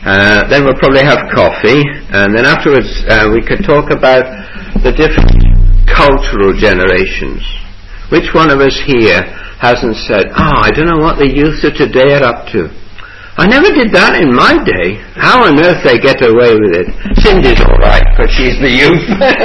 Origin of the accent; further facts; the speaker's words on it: England, United Kingdom; And all we mean is, us English do it. And we only do it because we're English.